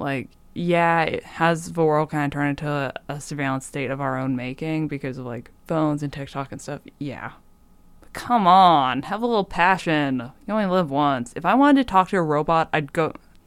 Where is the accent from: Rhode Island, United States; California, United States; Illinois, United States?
Rhode Island, United States; I'm from Rhode Island.